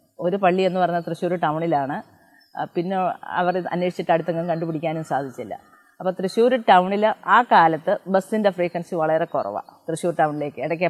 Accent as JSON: {"language": "Malayalam", "town": "Vennikulam", "region": "Kerala", "country": "India", "tie": "born or raised there", "also_born_or_lived": "Nilambur", "said": "ഫാദറിൻ്റെ കുടുംബം എല്ലാം അവിടെ ആയിരുന്നു, ഞങ്ങളും അവിടെ ആയിരുന്നു. ഞങ്ങൾ 6 മക്കളാണ്. ഞങ്ങൾ 6 മക്കളും ജനിച്ചത് അവിടെ വെണ്ണിക്കുളത്ത് വെച്ചാണ്."}